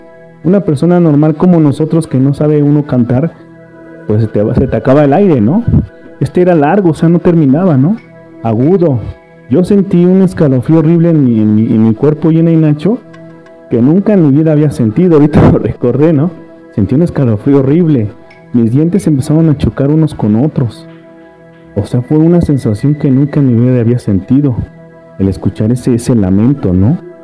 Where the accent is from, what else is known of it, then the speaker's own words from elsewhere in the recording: Mexico City, Mexico; Soy de aquí, de la Ciudad de México.